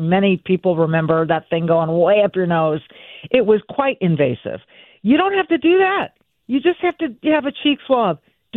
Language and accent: English; California, United States; moved away as an adult; now in Minnesota, United States; the state of Minnesota, I've lived here for 30 years. I was not raised here. I was raised in California, but I wanted to go to a much more leftist state, so I came to Minnesota.